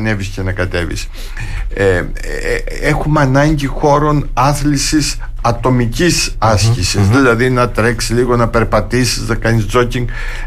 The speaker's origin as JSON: {"language": "Greek", "town": "Heraklion", "region": "Crete", "country": "Greece", "said": "επειδή κατάγομαι από το Ηράκλειο, επειδή ήμουν από το Ηράκλειο"}